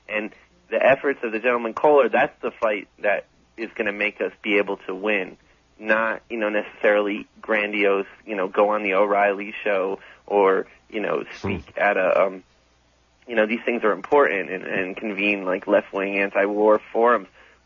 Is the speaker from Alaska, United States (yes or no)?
no; New Jersey, United States; Well, you know, look, I'm from the New York, New Jersey area.